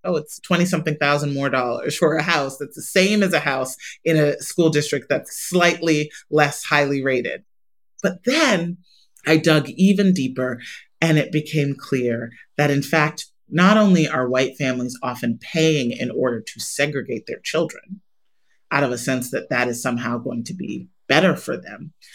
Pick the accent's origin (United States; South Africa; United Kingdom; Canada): United States; Chicago, Illinois; in Chicago, my hometown, one of the most segregated cities in the country